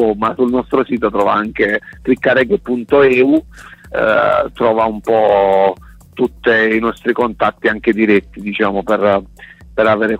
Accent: Basilicata, Italy; Noi veniamo dalla Basilicata, da un piccolo paesino della Basilicata

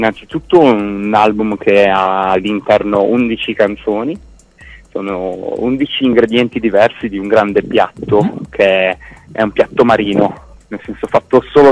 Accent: Sanremo, Liguria, Italy; io poi sono di Sanremo, sono due passi anche da Ventimiglia

